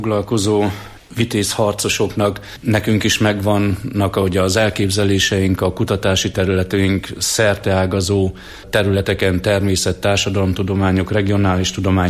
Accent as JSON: {"language": "Hungarian", "country": "Hungary", "said": "hiszen én azért magyar vagyok. Én magyarul publikálok"}